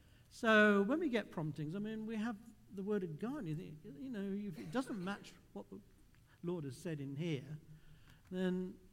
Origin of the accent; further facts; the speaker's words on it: London, United Kingdom; I'm from London.